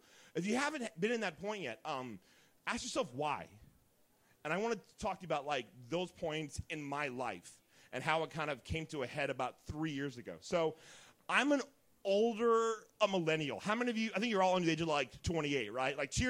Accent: Dayton, Ohio, United States; I'm sweating because hold on a second, because I'm from Dayton, and I sweat a lot, okay?

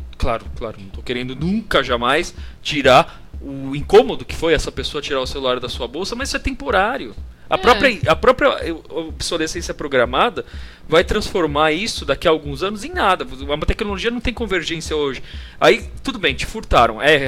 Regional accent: São Paulo, Brazil; Eu tô com 36 anos que eu sou de São Paulo.

